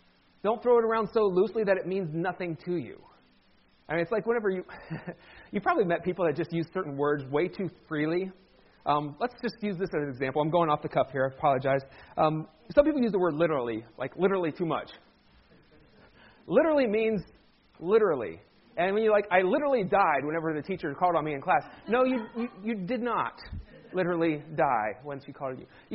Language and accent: English; Ohio, United States; I grew up in Amish country in Ohio.